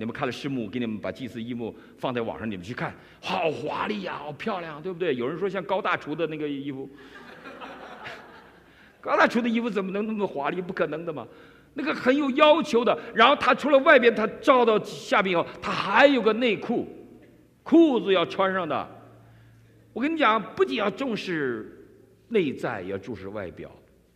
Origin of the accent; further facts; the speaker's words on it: Northeast China, China; 我小时候，我们东北人一年洗两次澡